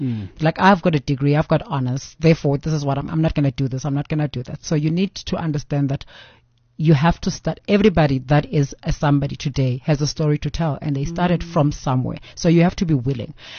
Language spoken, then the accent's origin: English; Eastern Cape, South Africa; I come from the Eastern Cape, a very, very small village where people don't even understand there's a fashion industry out there